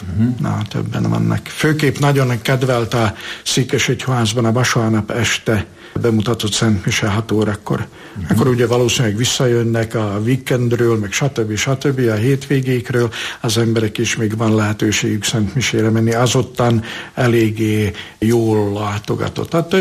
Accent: Rožňava, Košice Region, Slovakia; Rozsnyói.

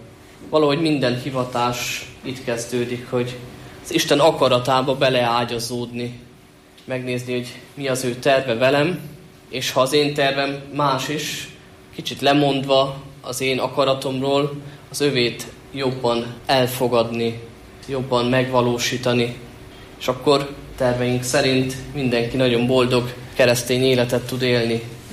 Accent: Gyöngyöspata, Heves, Hungary; Gyöngyöspatáról származom, általános iskolámat részben ott helyben, részben pedig itt Gyöngyösen az egyes iskolában végeztem, majd pedig elkerültem Esztergomba

